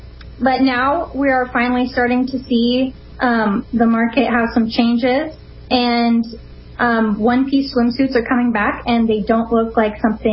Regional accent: Washington, United States; Central Washington, where I am right now, isn't quite so liberal, but I was raised in the Puget Sound area.

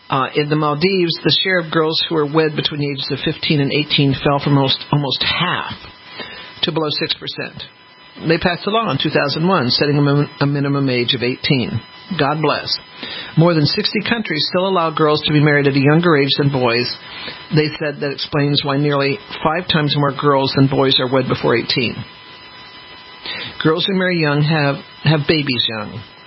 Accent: United States; And you'd think being an American woman is kind of the coolest thing to be because of our rights.

